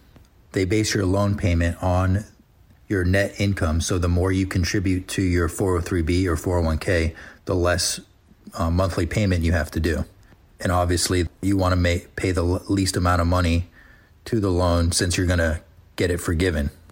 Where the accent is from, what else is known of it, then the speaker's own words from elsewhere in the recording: Jacksonville, Florida, United States; I am from Jacksonville, Florida.